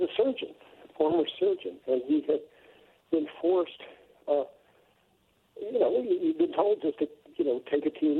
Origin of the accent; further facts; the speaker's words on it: United States; now in London, United Kingdom; You know, I'm American, but I live here in London.